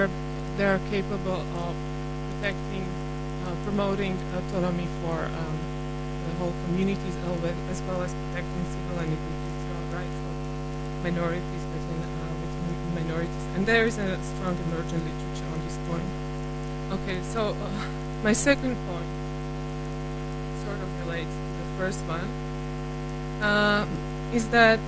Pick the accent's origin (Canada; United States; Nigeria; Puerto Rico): Canada; And as Canadian